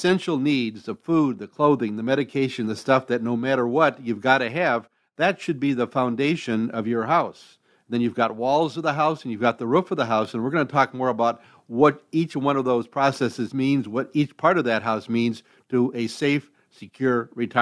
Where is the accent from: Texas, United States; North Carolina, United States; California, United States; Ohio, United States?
Ohio, United States; now in Florida, United States; And not a lot of basements down here in Florida, but I grew up in Ohio, and just about every house had a basement there.